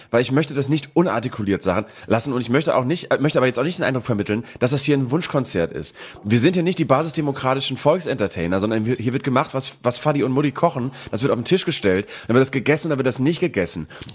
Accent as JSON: {"language": "German", "region": "Bremen", "country": "Germany", "said": "Also auch als Bremer fühlte ich mich so ein kleines bisschen"}